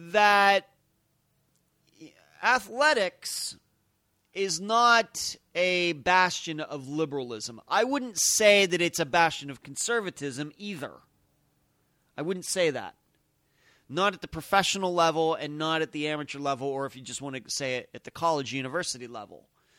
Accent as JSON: {"language": "English", "town": "Pittsburgh", "region": "Pennsylvania", "country": "United States", "tie": "born or raised there", "said": "being that I grew up in the Pittsburgh area, and I've been a Pitt fan, you're either a Pitt fan or you're a Penn State fan in Pennsylvania."}